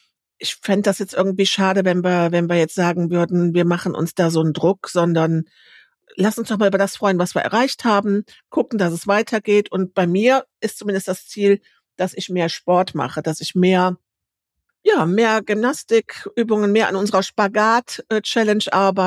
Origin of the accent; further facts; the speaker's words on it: Rhineland, Germany; ich komme aus dem Rheinland.